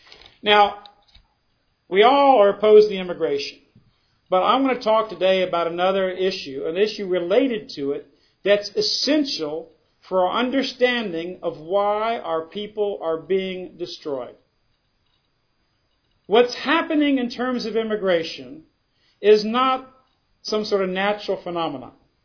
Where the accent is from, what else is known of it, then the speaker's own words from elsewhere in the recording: Louisiana, United States; When I grew up in Louisiana, my country was 90% European American, 90% European American.